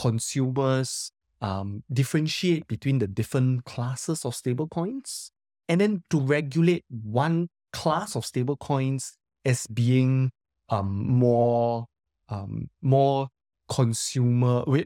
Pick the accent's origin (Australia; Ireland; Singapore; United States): Singapore; Well, I might be biased, right? Because I'm Singaporean.